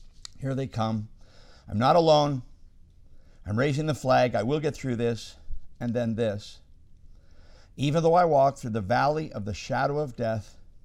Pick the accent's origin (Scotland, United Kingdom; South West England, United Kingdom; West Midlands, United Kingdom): Scotland, United Kingdom; Two Scotsmen were arguing, as Scotsmen are like to do. I'm Scottish. Anybody else here Scottish?